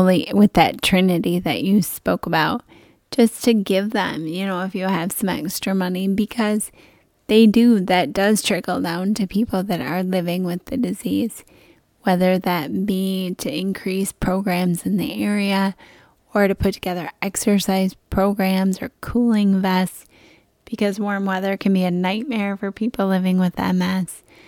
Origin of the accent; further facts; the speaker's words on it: Michigan, United States; I'm from Michigan. Forgive me, when I get sun, I want to be out there as much as possible.